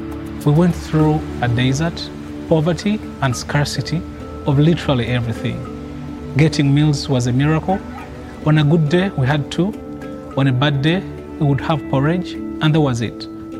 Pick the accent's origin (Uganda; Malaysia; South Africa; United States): Uganda; I'm from Uganda.